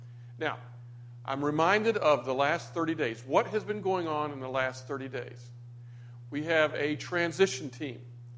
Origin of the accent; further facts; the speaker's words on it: Florida, United States; I never wanted to be a roofer because I grew up in Florida.